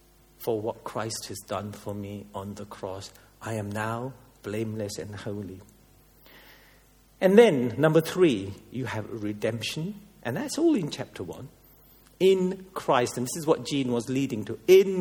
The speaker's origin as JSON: {"language": "English", "country": "India", "said": "You can tell I'm Indian because I can't do the V's and W's properly."}